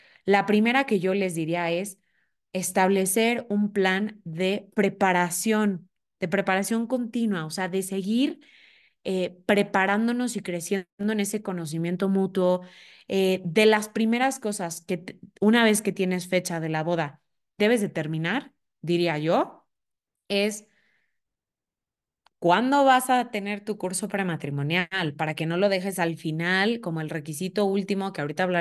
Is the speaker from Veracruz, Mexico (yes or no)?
yes; Orizaba, Veracruz, Mexico; casarnos en Orizaba, de donde yo soy, y en Orizaba la época de lluvias dura casi que todo el año